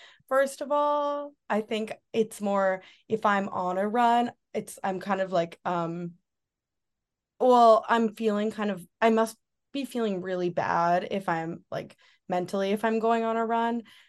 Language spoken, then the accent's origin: English; Oregon, United States; Yeah, I'm from Oregon, which is, you know, there's a lot of nature there.